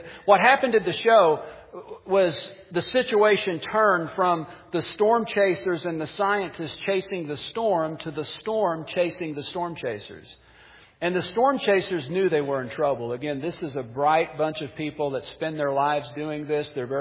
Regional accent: Missouri, United States; if being born and raised in Missouri, and if you're from the Midwest, you know what April means.

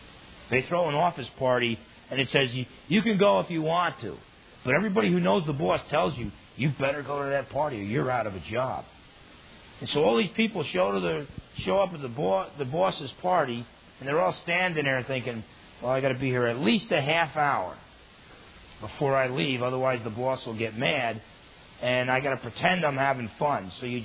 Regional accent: New Jersey, United States; I grew up in New Jersey. Men don't cry.

